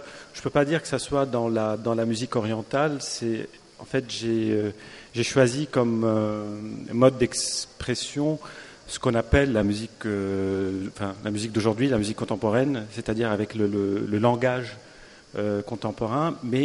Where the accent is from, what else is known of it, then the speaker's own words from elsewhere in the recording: Beirut, Beirut Governorate, Lebanon; quand j'étais enfant, j'étais donc à Beyrouth pendant la guerre